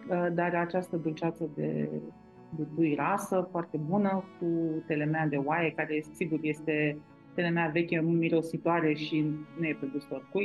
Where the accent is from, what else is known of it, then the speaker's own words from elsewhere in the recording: Eforie Sud, Constanța County, Romania; eu am crescut la Eforie Sud, lângă pescărie, între școală și pescărie.